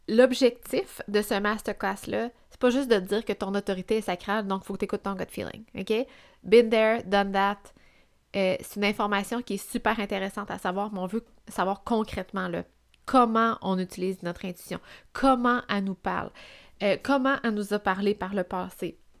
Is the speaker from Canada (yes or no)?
yes; Quebec, Canada; Je viens de la Beauce.